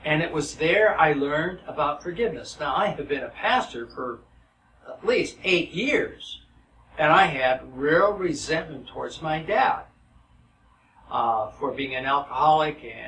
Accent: Los Angeles, California, United States; Now, I grew up totally in Los Angeles. I knew nothing about rural America and nothing about logging and cowboys.

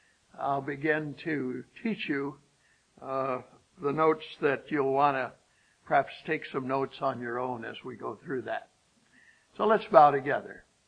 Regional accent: Sun City, Arizona, United States; I mentioned to you that I was from Sun City, Arizona. That's one of those retirement communities.

